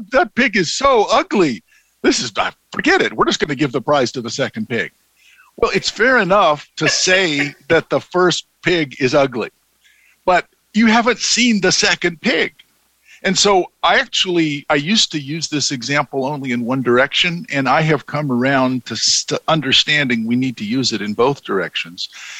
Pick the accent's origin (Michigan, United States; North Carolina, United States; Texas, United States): North Carolina, United States; I'm a redneck from North Carolina, and so I use pigs.